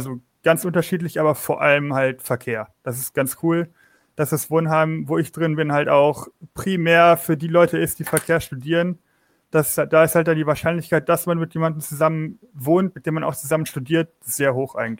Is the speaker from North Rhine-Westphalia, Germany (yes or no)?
no; Rhineland-Palatinate, Germany; Ich bin zwar relativ weit weg, also ich komme aus Rheinland-Pfalz